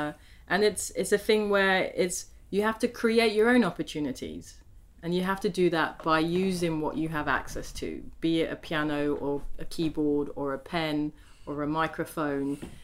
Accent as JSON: {"language": "English", "region": "London", "country": "United Kingdom", "said": "I say I'm from London."}